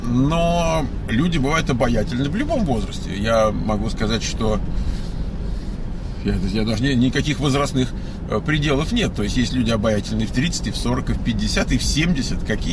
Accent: Russia; я вот тут россиянин, живу в Калуге, собственно, мне нравится здесь

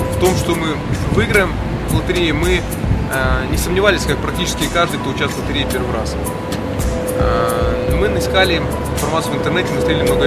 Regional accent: Minsk, Belarus; мне 29 лет, я из Минска, из Беларуси.

